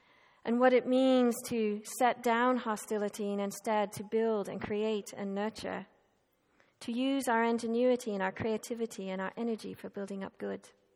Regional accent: Ireland; I grew up in the Republic of Ireland, but my mother, of course, is from Northern Ireland.

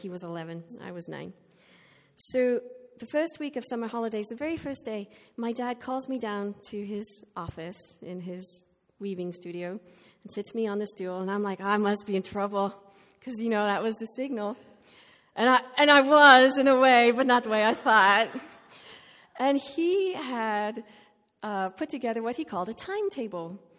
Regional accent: Ireland; I grew up in Ireland, and most of you know also that my dad was a former priest and my mom was a former Catholic nun. So I was obviously very rooted in the Catholic tradition of Christianity.

